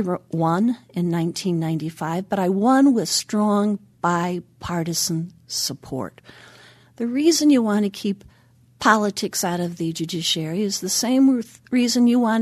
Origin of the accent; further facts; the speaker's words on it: Richland Center, Wisconsin, United States; We also have Dale Schultz from Richland Center, my hometown